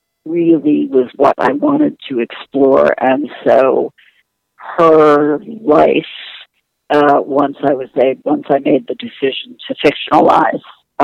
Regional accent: United States; And also because I am American, I was very interested in the idea of placing a woman who had seen what happens when pure science becomes militarized

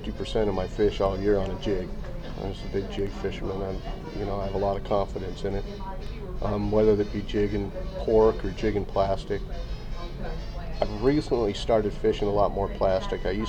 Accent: San Diego, California, United States; now in San Angelo, United States; My hometown is San Diego, California. Moved here to San Angelo about 3 years ago.

